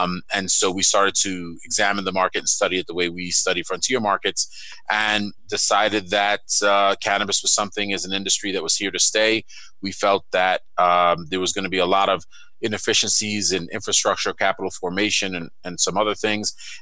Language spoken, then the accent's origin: English; New York City, New York, United States; I'm from Brooklyn and Queens in New York City, so that's ground zero for every kind of bad drug event you can have.